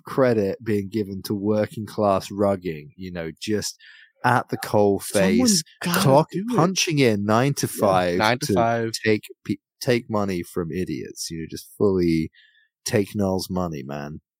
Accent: England, United Kingdom; Wait, I'm from England.

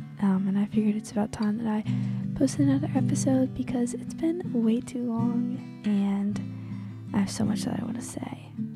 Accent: Cincinnati, Ohio, United States; I'm from Cincinnati, Ohio.

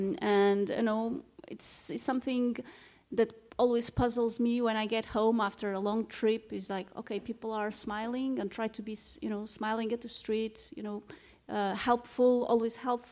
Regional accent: Porto, Porto District, Portugal; Well, I'm biased. I'm from Porto, so I'm biased.

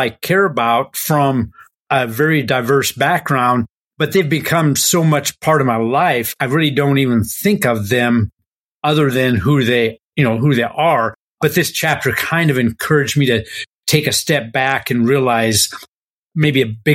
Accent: United States; We're white. You can't see that, everybody, but we are. We are male. You could probably hear that. We are American. We happen to be in our 50s.

